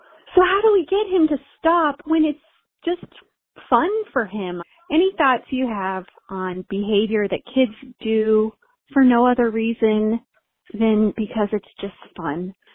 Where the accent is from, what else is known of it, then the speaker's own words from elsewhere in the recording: Denver, Colorado, United States; I'm from Denver, Colorado.